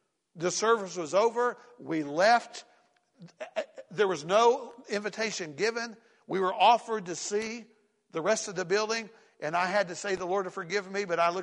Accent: the South, United States; I grew up in the South, and I'm sure it's like this in other places.

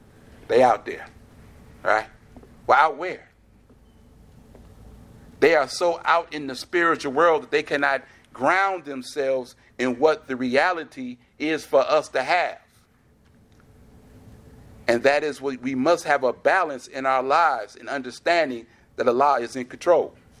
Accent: Chicago, Illinois, United States; when I grew up in Chicago, all the high-rise buildings in Chicago, the maintenance man lived in the building.

